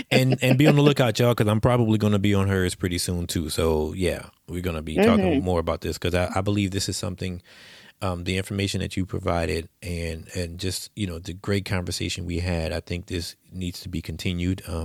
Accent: Louisiana, United States; now in Dallas, United States; I used to talk it up like it was the best thing on earth to be living outside of my hometown. Anything was better than my hometown. At any rate, I was telling my twin that she should move too. There was nothing there in Louisiana for her

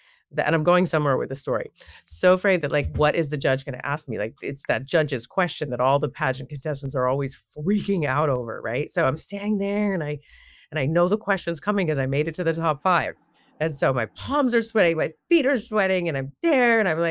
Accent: Canada; born there; I was born in Canada on a farm.

